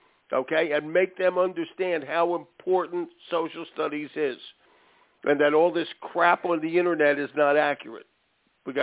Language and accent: English; Philadelphia, Pennsylvania, United States; It's a beautiful site, my birthplace, so in West Philly.